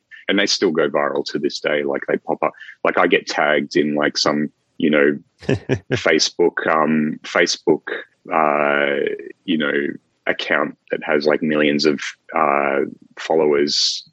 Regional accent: Albury, New South Wales, Australia; actually I think the first one was exhibited in a museum in my hometown, Albury

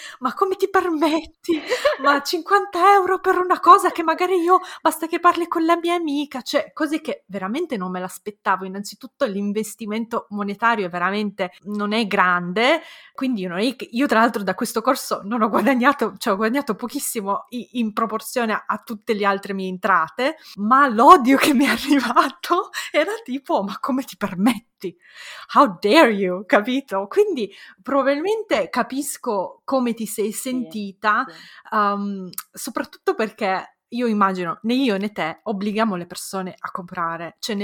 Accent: Moldova; now in Italy; io sono nata in Moldavia, sono nata in un momento nel 1988, prima che si sciogliesse l'Unione Sovietica, sono cresciuta negli anni 90 in un paese post-sovietico

